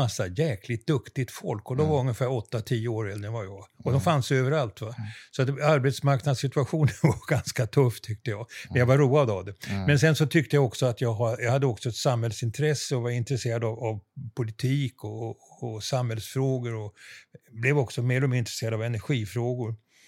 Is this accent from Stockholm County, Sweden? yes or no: yes; Lidingö, Stockholm County, Sweden; Jag är uppvuxen på Lidingö. Vi flyttade hit 1950. Mm. Så att hela mitt vuxna liv har jag bott här. Sen så bodde jag in i stan ett tag och hade äventyr i ett kollektiv och allt möjligt sånt där. Men ja. Sen flyttade jag tillbaka.